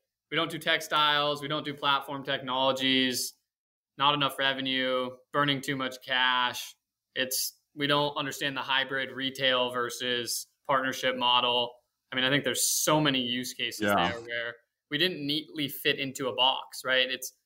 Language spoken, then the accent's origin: English; West Coast, United States; I grew up on the West Coast. And so that's where we tended to raise most of our capital.